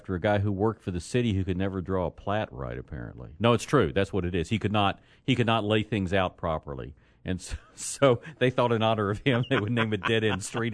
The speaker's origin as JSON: {"language": "English", "town": "College Station", "region": "Texas", "country": "United States", "tie": "born or raised there", "said": "Now, back in the day, back when I was a kid growing up in College Station, the street signs were concrete posts"}